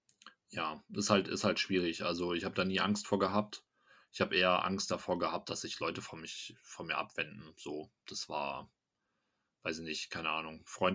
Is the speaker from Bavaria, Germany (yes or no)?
no; Dorsten, North Rhine-Westphalia, Germany; wir kommen aus Dorsten. Dorsten ist ein Kaff, ja.